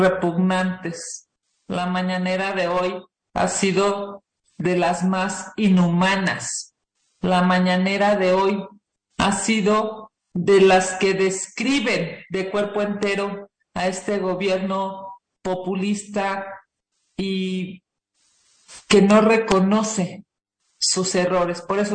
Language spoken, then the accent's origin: Spanish; Mexico; Por supuesto que la mañanera de hoy ha sido de las peores que hemos tenido que vivir como mexicanos.